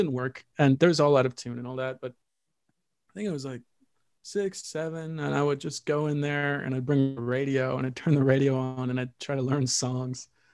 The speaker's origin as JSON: {"language": "English", "town": "Kitchener-Waterloo", "region": "Ontario", "country": "Canada", "tie": "born or raised there", "said": "I grew up in Kitchener-Waterloo in Ontario. I wouldn't say it's small. It's like a university town outside of Toronto. Yeah, and I spent most of my life here and back and forth from Toronto."}